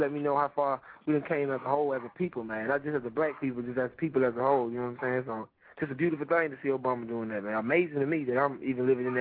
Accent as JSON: {"language": "English", "town": "Ridgeway", "region": "South Carolina", "country": "United States", "said": "I'm from South Carolina, from Ridgeway, South Carolina."}